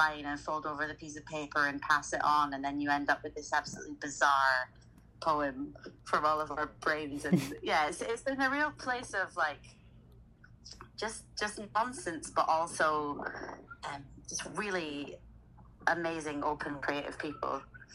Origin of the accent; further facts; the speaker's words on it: Scotland, United Kingdom; now in London, United Kingdom; And then like I'm from Scotland myself, but I'm living in London now